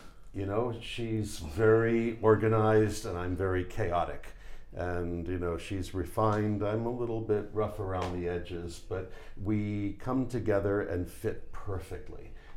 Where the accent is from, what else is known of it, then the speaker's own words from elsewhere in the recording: Hawaii, United States; Well, I grew up in Hawaii. My mom was married to a Japanese man for a little while, so I was sort of immersed.